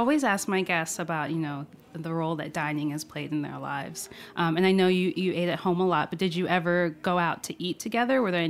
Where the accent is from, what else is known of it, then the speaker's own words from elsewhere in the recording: Maryland, United States; And I grew up in Maryland, so like I'd rather have a crab.